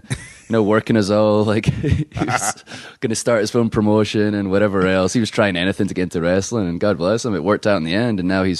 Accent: Scotland, United Kingdom; Because obviously I'm from Scotland, the UK, and, you know, Ireland is still, you know, in close proximity.

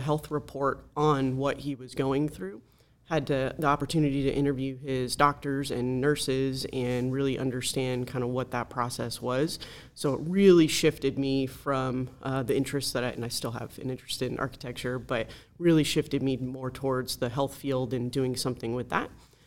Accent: San Fernando Valley, California, United States; now in Simi Valley, United States; So I am a born and raised California native. I grew up in the San Fernando Valley, went to college at Cal State Northridge. Now live in Simi Valley

